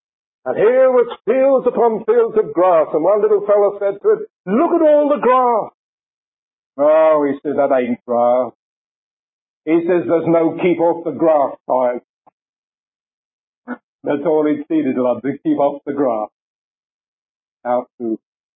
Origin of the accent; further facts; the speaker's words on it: London, United Kingdom; I'm not a country boy by birth. I was born in London and lived in London for the most part of my life.